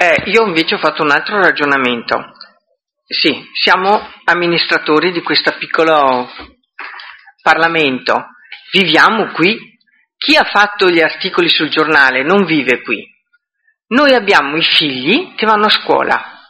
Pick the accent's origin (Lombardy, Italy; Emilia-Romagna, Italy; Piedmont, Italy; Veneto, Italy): Veneto, Italy; Verona; io provengo dalle Golosine, mi sono trasferita qui in questa zona, adesso sono di Santa Lucia, li ho fatti tutti